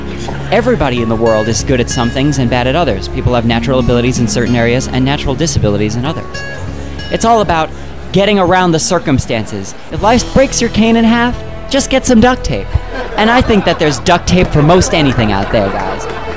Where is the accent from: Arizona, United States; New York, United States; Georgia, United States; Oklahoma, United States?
New York, United States; New York City; I'm from New York City, so I was used to the fast pace of living